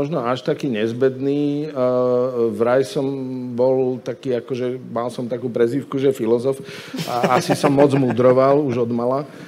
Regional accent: Bratislava, Bratislava Region, Slovakia; Ja som prešpurák, ja som z Bratislavy.

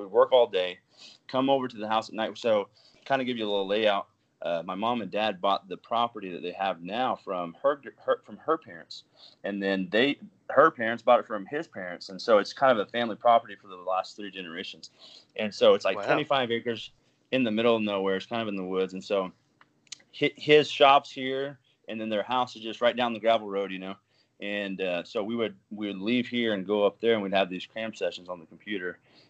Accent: Bixby, Oklahoma, United States; growing up in Bixby and working in a machine shop with your dad

